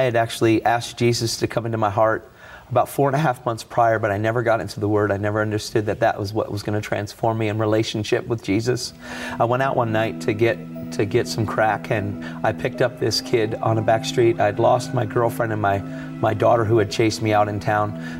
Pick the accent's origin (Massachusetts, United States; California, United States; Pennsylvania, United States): Pennsylvania, United States; Elizabethtown; So I grew up in the Masonic Homes in Elizabethtown.